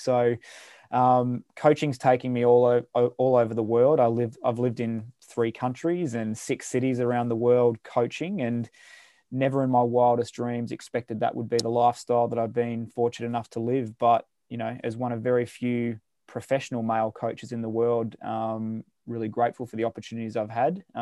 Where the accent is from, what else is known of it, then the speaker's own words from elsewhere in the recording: Victoria, Australia; Yeah, so I'm 36. I'm from Victoria in Australia. I grew up in country Victoria with three brothers and mum and dad.